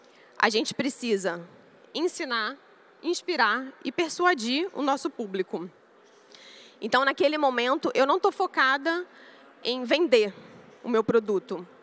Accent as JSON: {"language": "Portuguese", "country": "Brazil", "said": "eu sou brasileira, acho que não dá para perceber."}